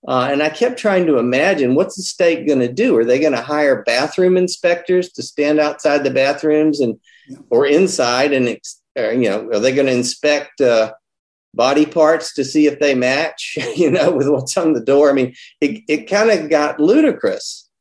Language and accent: English; North Carolina, United States; And I was so embarrassed that my home state did that.